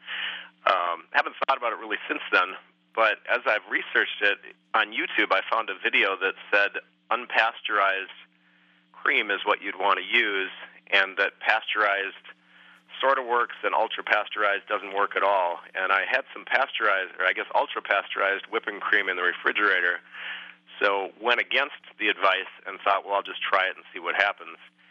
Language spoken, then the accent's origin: English; Edina, Minnesota, United States; Well, actually, I grew up in a suburb of Minneapolis called Edina.